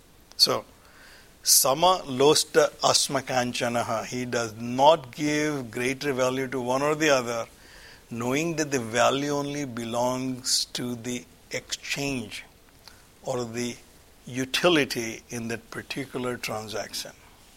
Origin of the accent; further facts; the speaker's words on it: India; I grew up in India